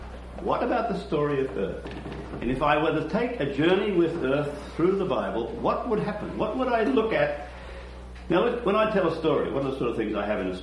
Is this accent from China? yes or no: no; Australia; now in United States; So I'm Australian.